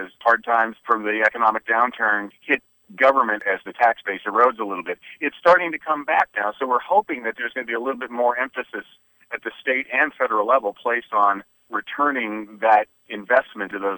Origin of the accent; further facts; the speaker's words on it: California, United States; I grew up in Sonoma County, and I know that there's some rural areas out there